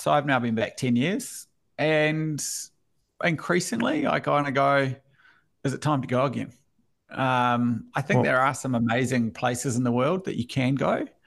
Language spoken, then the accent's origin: English; Auckland, New Zealand; So Auckland, born and raised. And then I went to Dunedin for university, and then back to Auckland, where I started my finance career.